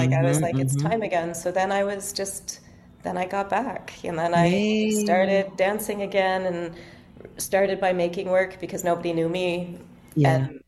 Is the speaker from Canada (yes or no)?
yes; Canada; like, wow, I'm so Canadian, right?